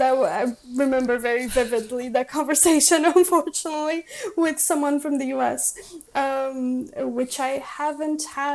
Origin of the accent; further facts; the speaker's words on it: Brazil; whenever I say that I'm from Brazil to someone that's local, they immediately ask why.